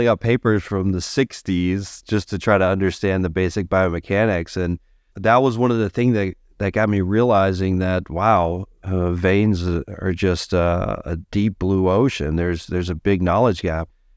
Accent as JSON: {"language": "English", "region": "Georgia", "country": "United States", "tie": "born or raised there", "said": "So, you know, I grew up in Georgia."}